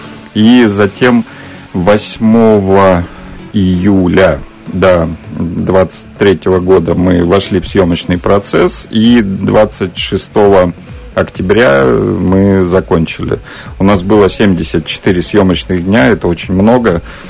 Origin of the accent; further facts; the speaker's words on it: Altai Krai, Russia; born there; Я родился в Алтайском крае, в России